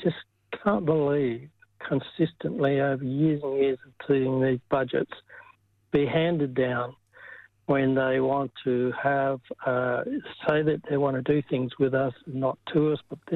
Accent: Western Australia, Australia; I'm from the Willinyu and Wajak mobs in Western Australia, Yamaji Nyuwa peoples.

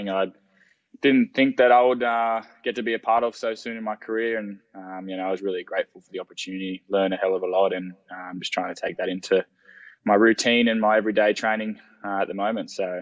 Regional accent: Griffith, New South Wales, Australia; From the Wiradjuri tribe in Griffith there. But I also like to represent the Darkinjung people of the Central Coast and Yamana Beach.

